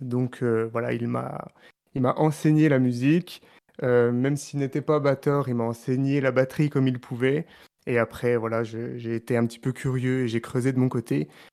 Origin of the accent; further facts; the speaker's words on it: eastern France, France; je viens de l'est de la France et non le sud, mais ça reste assez loin de Nantes